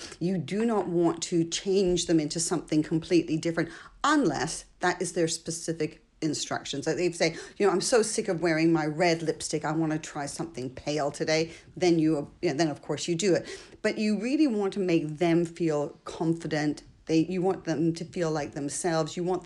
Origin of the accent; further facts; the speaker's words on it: Canada; also born or lived in France; But my father's Canadian. My mother's French. I was born in France. We moved to Canada when I was six.